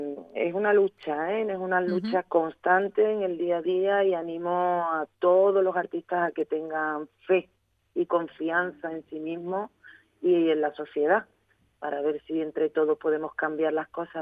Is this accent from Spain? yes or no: yes; Cádiz, Andalusia, Spain; now in Seville, Spain; Y estoy viviendo en Sevilla, parto de aquí. Tú sabes bien que soy de Cádiz